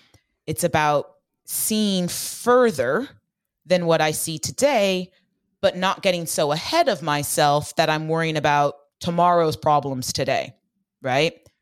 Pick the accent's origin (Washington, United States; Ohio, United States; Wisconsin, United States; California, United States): California, United States; I grew up in the Bay Area in the 90s, and my mom worked in Silicon Valley.